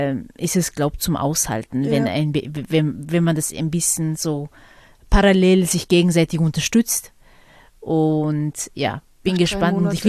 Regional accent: Vorarlberg, Austria; Ja, genau, ich bin in Vorarlberg aufgewachsen.

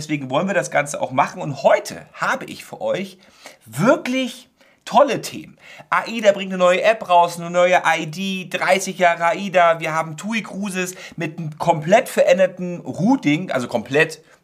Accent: Northern Germany, Germany; now in Salzburg, Austria; und ich nun mal aus Norddeutschland.

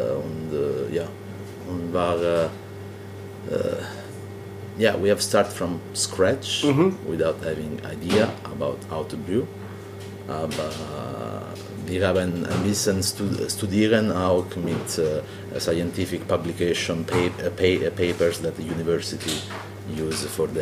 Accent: L'Aquila, Abruzzo, Italy; German is a second language; now in Hamburg, Germany; Ja, wir sind beide aus Italien, aus L'Aquila, unsere Stadt.

